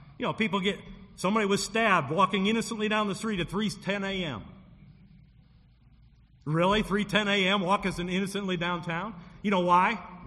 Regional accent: Detroit, Michigan, United States; I grew up in Detroit, and we had ours in 1967, downtown Detroit.

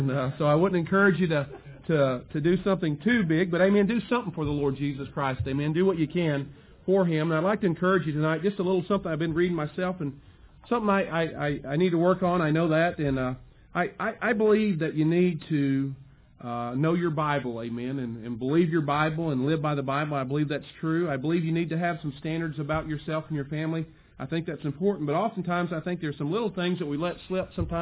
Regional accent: Tuscumbia, Alabama, United States; also born or lived in North Dakota; And quickly, I was born in North Dakota, but raised in Alabama, Tuscumbia, Alabama, which is the home of Ivy Green, the birthplace of Helen Keller.

